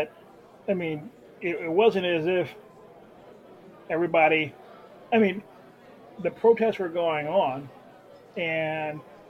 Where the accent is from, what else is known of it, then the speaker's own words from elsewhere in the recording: St. Louis, Missouri, United States; I'm from St. Louis, and there are plenty of people that are armed